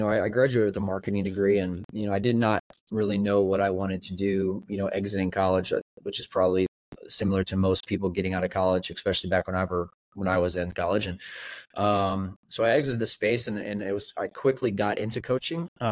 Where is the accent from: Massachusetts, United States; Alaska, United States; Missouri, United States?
Missouri, United States; also born or lived in Colorado; So that was, I grew up in St. Charles County, basically.